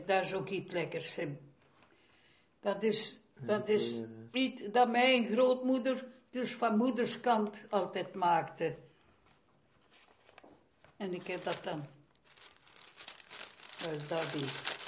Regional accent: Aalst, East Flanders, Belgium; ik heb dus altijd als kind in Aalst gewoond, hè. Ja. Met mijn ouders en mijn broer en met een meid.

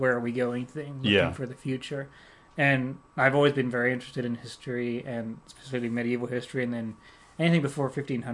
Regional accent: Spain; moved away as an adult; now in United Kingdom; I was born in Spain and raised there for 18 years, and then I came over here for college.

